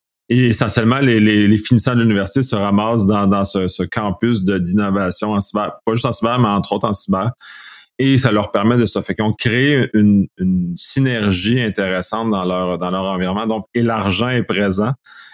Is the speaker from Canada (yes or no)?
yes; Canada; En tant que Canadien, on est habitué avec le marché américain.